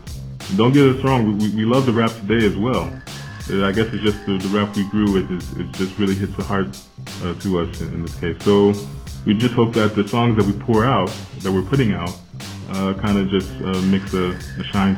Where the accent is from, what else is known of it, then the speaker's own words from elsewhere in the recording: United States; I'm from the States. I was raised in kind of like the gospel Baptist church.